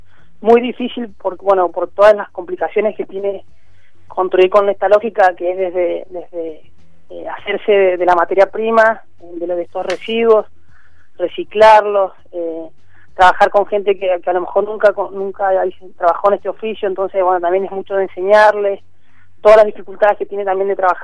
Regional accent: Mendoza, Argentina; Exactamente, sí, nosotros somos de Mendoza.

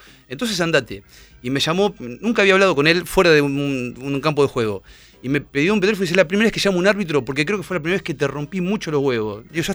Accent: La Plata, Buenos Aires Province, Argentina; yo soy de La Plata y hemos jugado al fútbol allá

